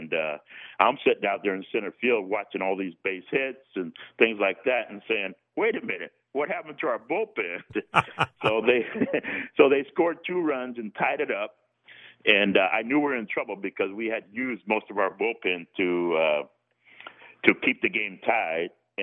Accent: Dos Palos, California, United States; But I was in my hometown. I'm from Dos Palos, an hour and a half away from Oakland. My family got to watch me. My whole town came to see me.

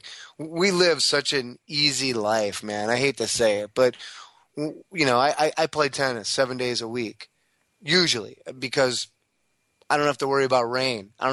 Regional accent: Midwest, United States; And growing up in the Midwest, I played a lot of golf when the conditions were severe.

